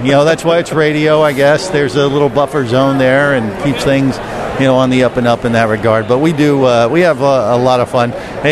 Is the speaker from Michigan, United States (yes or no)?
no; Ohio, United States; now in Orlando, United States; Well, and I just stayed in Orlando, but I came from Ohio, too.